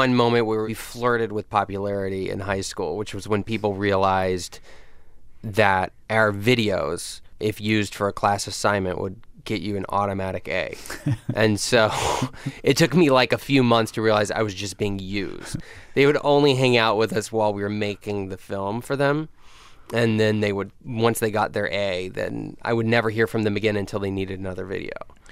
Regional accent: North Carolina, United States; We're twins. There are a lot more twins now. When we were growing up in North Carolina, there were no twins.

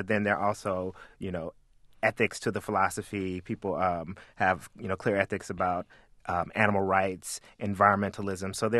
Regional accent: Memphis, Tennessee, United States; I grew up in Memphis, and, you know, we like to slather that thick, red tomato barbecue sauce on whatever, ribs, chicken.

